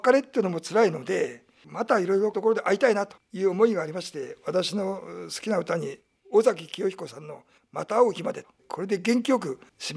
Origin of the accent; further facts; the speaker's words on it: Kurobe, Toyama, Japan; 生まれ育った名水の里黒部の発展のために